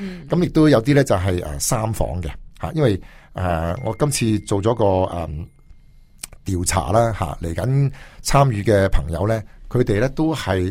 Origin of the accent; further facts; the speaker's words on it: Hong Kong; 因为呢个项目就正正系啱我哋香港人嘅口味，